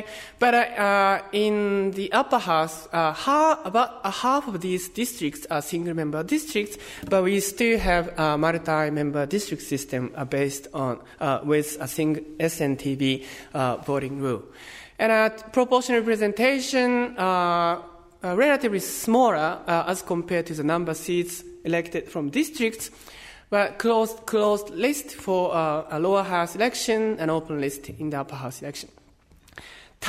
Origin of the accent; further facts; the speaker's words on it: Japan; English is a second language; So I'm from Japan, and I know bits of Japanese politics